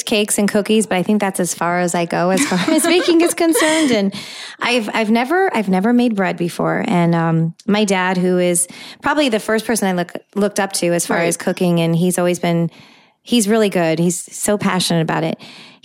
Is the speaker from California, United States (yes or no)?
yes; California, United States; now in Tampa, United States; I grew up in California. So coming to Tampa